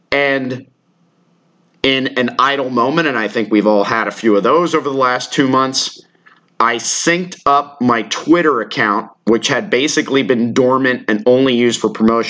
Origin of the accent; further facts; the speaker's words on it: Tampa, Florida, United States; also born or lived in Cincinnati, Ohio; I was born in Cincinnati, Ohio. And the quick story is my grandparents gained legal guardianship of me, wanted to semi-retire to Florida anyway. And the three of us, grandma, grandpa, me, moved from Cincinnati to the Tampa Bay area.